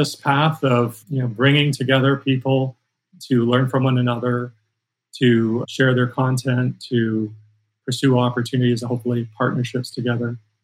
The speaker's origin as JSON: {"language": "English", "country": "Canada", "moved": "as an adult", "lives_now": "United States", "said": "I'm speaking as a Canadian now who's lived in the U.S. for decades, but without losing what, you know, what we take pride in as Canadians too in our DNA."}